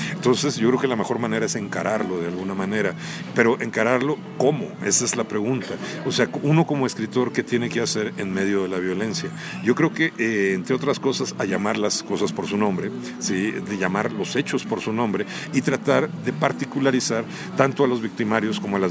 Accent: Monterrey, Nuevo León, Mexico; also born or lived in Ciudad Juárez; yo que me crié en Monterrey, pensar escribir en Monterrey, escribir en Ciudad Juárez, también viví ahí.

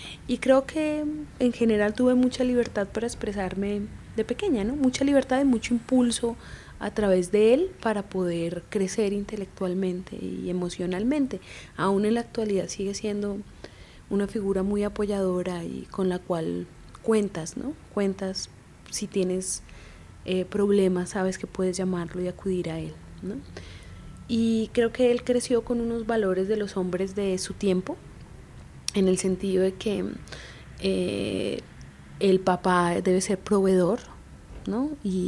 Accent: Colombia; born there; Yo soy colombo-mexicana. Nací en Colombia y tengo la nacionalidad mexicana por naturalización.

